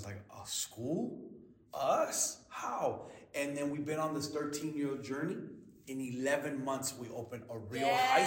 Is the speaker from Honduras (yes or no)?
yes; Honduras; I'm from Honduras and we need to grow our own food.